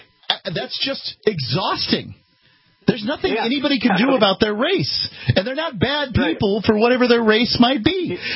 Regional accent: the South, United States; I'm from the South. We don't tell racist jokes.

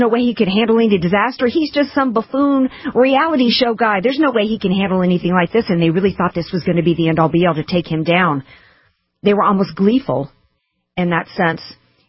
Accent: New Orleans, Louisiana, United States; those of you who know me know that I'm actually from the New Orleans area

